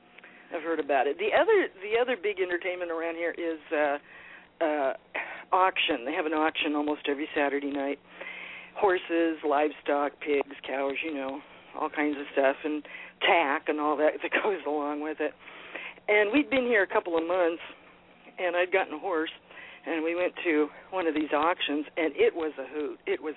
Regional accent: Los Angeles, California, United States; I mean, I grew up in Los Angeles.

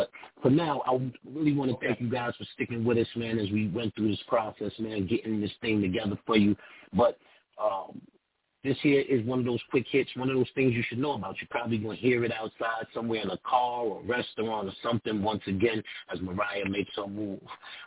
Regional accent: Harlem, New York, United States; born there; I'm Harlem. I was born in Harlem.

